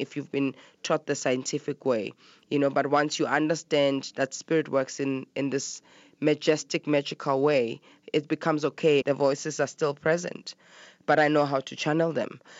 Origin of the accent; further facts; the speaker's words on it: Alexandra, Gauteng, South Africa; I grew up in Alexandra Township in the 80s.